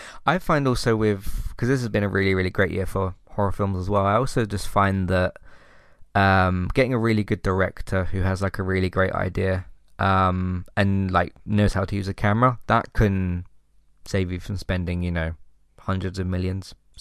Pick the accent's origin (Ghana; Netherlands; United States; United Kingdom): United Kingdom; obviously I'm British and that, and one of the things that gets associated with us is a good old, you know, good old fish and chips